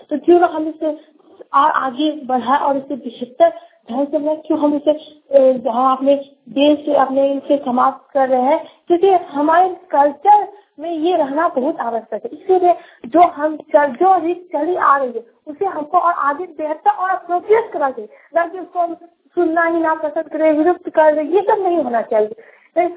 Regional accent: Bhagalpur, Bihar, India; मैं भागलपुर से हूँ। मैं भागलपुर जिले को भागलपुर जिला को सबदीप को सबोर ग्राम सबोर से बोल रही हूँ।

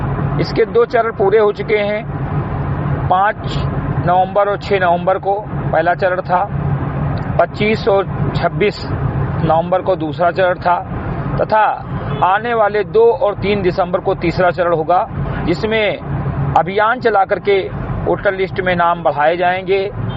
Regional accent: Uttar Pradesh, India; ग्राम सभा से ब्रिगटी विकासखंड मीनपुरवत जनपद बहराइच का मूल निवासी हूं

